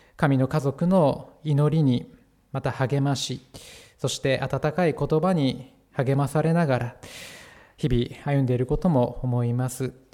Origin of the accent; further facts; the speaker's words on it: Hidaka, Hokkaido, Japan; 私が生まれ育った日高のですね、風景が結構な頻度でこう出てくるんですね